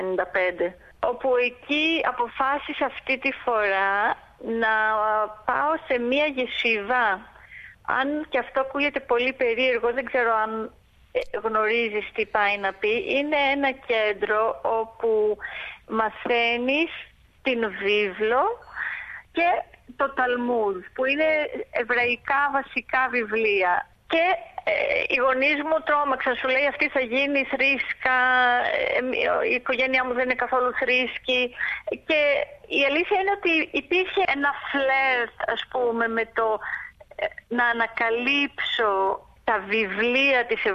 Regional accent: Athens, Attica, Greece; έχω μέσα μου πολύ έντονη και την ελληνικότητα αλλά και την εβραϊκότητα. Αλλά το ότι μεγάλωσα και γεννήθηκα στην Αθήνα σε μια εβραϊκή οικογένεια που ήταν λαϊκή

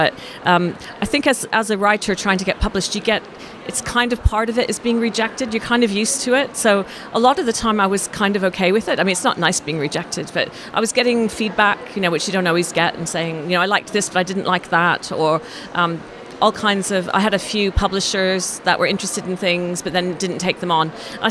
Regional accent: Canada; also born or lived in France / Australia; now in England; I was born in France. And then I was raised in Canada, moved to Australia and then moved to England. So I lived in Australia, I think we were working this out before, it was 13 or 14 years.

